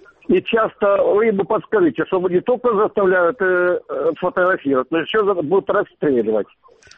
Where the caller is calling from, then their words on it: Simferopol, Crimea, Ukraine; Я Симферопольский район. Симферополь.